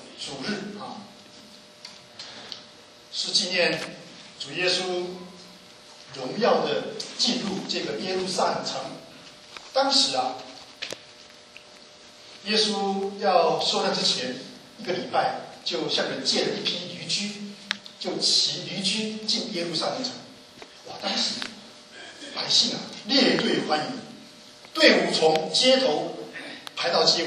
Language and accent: Chinese; Taiwan; moved away as an adult; now in United States; 我的证书我还在的，我从台湾搬来美国